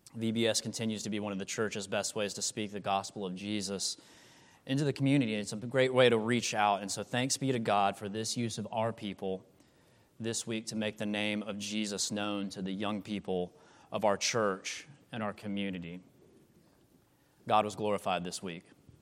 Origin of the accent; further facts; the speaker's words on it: Georgia, United States; And growing up in North Georgia, I did this no times a year for the 21 years of my life up to that point.